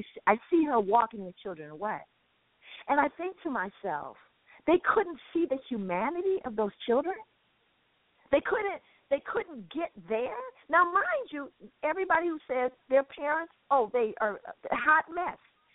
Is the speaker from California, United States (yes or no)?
yes; Los Angeles, California, United States; So I'm stopping, you know, I'm from South Central.